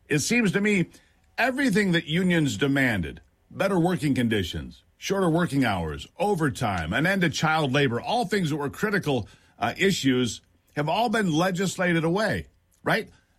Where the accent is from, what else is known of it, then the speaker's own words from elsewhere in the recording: Michigan, United States; Hey, listen, I grew up in Michigan.